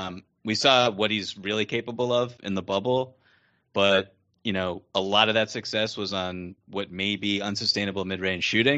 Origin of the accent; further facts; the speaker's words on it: Boston, Massachusetts, United States; Yeah, I grew up in Boston.